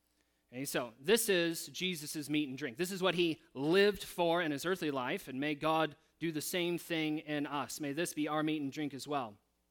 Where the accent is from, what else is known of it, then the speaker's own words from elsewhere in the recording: Michigan, United States; I know growing up in the Midwest in Southwest Michigan, I think I paid more attention to it.